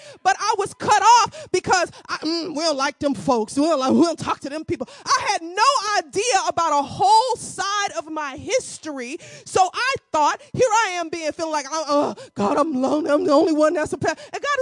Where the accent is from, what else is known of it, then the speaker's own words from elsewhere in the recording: St. Louis, Missouri, United States; I'm from St. Louis.